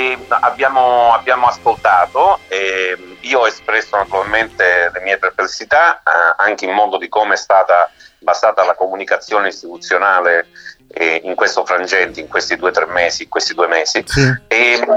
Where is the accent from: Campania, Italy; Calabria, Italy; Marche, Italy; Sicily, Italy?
Sicily, Italy; Palermo; io sono palermitano, ma da bambino ho sempre frequentato Balestrate, Castellammare del Golfo, quindi tutta la parte del Trapanese.